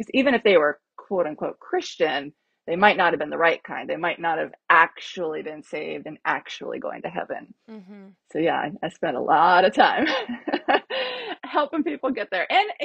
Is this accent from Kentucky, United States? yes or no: no; Ohio, United States; born there; I was born on Halloween 1975 in Ohio